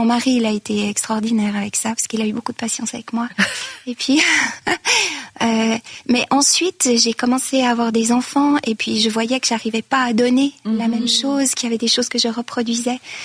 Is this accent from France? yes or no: no; Chad; Donc, moi, j'ai grandi en Afrique, au Tchad, parce que mes parents étaient missionnaires.